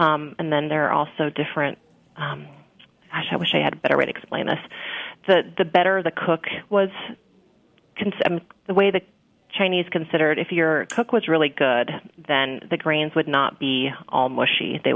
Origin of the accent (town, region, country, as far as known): Scotland, United Kingdom